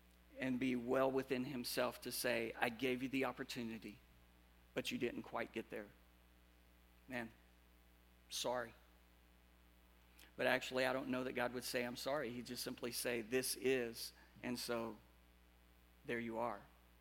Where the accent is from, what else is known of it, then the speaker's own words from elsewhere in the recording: Dallas, Texas, United States; I grew up in Dallas, Texas, and learned to drive in Dallas, Texas.